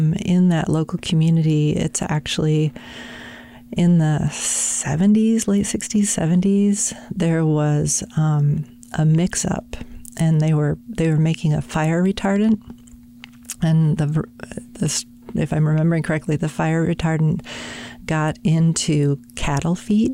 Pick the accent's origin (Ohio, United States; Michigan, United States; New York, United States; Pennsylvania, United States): Michigan, United States; So I'm a Midwesterner. I've always been in the Midwest. Okay. I grew up in Michigan. Central Michigan, sort of farming community, small community.